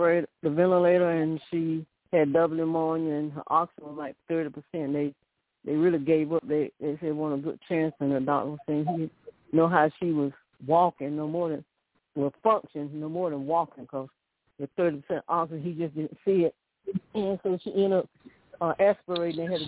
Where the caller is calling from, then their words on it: Alabama, United States; from Alabama.